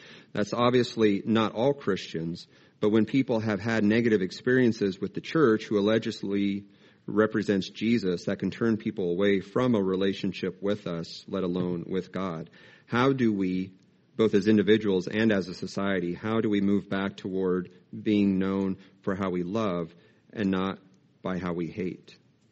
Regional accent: Great Bend, Kansas, United States; moved away; But one day they came to my hometown of Great Bend, Kansas.

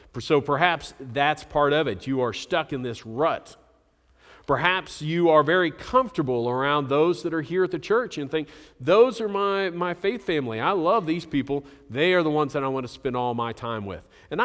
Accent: Springdale, Arkansas, United States; I grew up in Springdale. I was a Springdale High School Bulldog. I never thought I would be in any way connected with Fayetteville.

